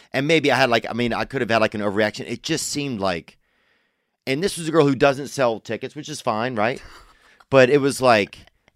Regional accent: Louisiana, United States; I'm from Louisiana.

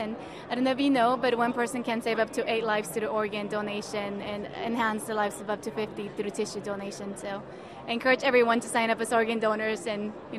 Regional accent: El Monte, California, United States; I'm from Los Angeles, and I grew up in a city called El Monte, which is a big immigrant community.

